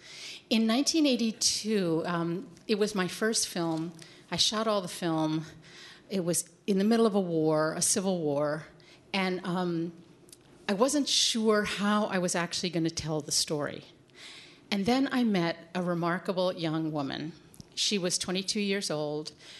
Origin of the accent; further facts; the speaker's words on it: Pennsylvania, United States; I'm from the Appalachian Mountains in Pennsylvania, a coal mining region. It was very poor economically, but very rich culturally.